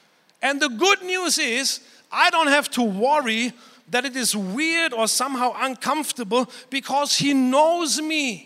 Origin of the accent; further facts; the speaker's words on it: Germany; I remember growing up in Germany.